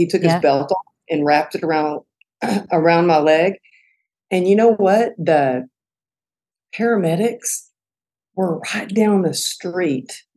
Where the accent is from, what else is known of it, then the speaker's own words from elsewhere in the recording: Texas, United States; So I grew up in Texas, and I think it's real important to have mentors.